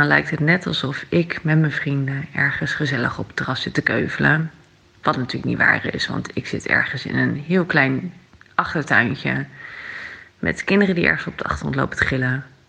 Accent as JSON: {"language": "Dutch", "town": "Nunspeet", "region": "Gelderland", "country": "Netherlands", "said": "ik kom uit Nunspeet."}